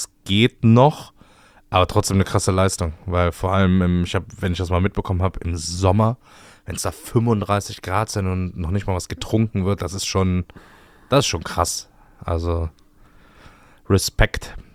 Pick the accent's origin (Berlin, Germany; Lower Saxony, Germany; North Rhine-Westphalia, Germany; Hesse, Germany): North Rhine-Westphalia, Germany; Cologne; als Kölner?